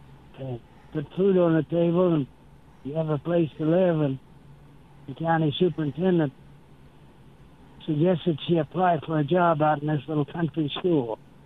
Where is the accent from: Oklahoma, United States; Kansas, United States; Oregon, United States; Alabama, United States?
Kansas, United States; Beeler; Well, I came from Beeler. That's on down on 96 Highway, just west of Dighton, east of Dighton.